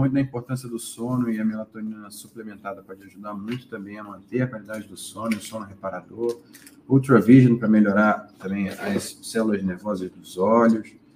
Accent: Rio de Janeiro, Brazil; now in São Paulo, Brazil; eu moro em São Paulo, sou do Rio de Janeiro, moro em São Paulo

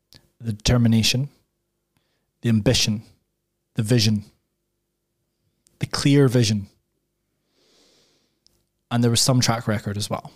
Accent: Scotland, United Kingdom; But as I said, I think for a Scottish entrepreneur, I'm quite American in some respects, even though I've never lived there and I'm not American.

